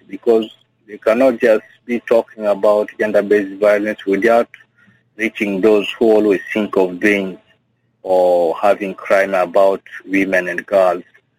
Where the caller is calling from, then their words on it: Juba, Central Equatoria, South Sudan; You have connected with … from Labar here in Juba.